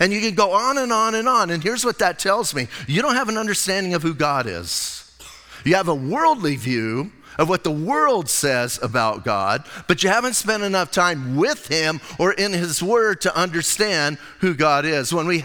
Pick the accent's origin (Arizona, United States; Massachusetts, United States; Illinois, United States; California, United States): Arizona, United States; Bisbee; Remember, I'm from Bisbee, so I get a pass, right?